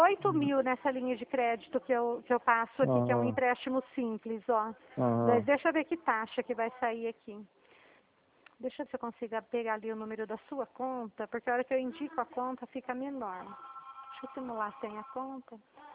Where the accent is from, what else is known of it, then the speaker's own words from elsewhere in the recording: Dracena, São Paulo, Brazil; Isso, eu sou de Dracena.